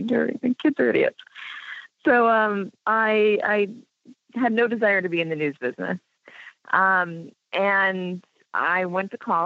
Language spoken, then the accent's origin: English; Los Angeles, California, United States; Okay, so I grew up in Los Angeles, and my parents were helicopter journalists.